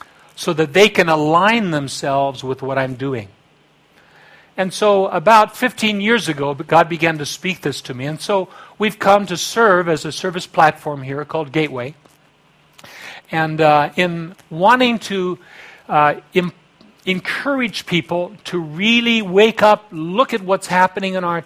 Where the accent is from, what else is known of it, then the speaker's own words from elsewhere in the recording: Hong Kong; Well, we're not British Crown Colony anymore. But actually, we're not totally mainland China. I'm not too sure what we are. You know, there's a little bit of an identity, you know, struggle to be a Hong Kongese.